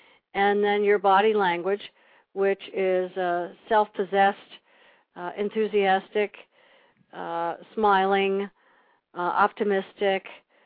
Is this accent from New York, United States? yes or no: yes; New York, United States; I grew up in Long Island, and his children, Terry and... Oh, I knew all of his children. We used to swim together out in Sands Point, where they all had a house.